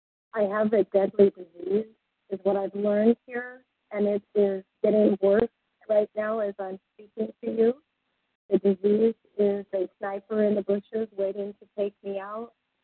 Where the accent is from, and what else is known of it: Wyoming, United States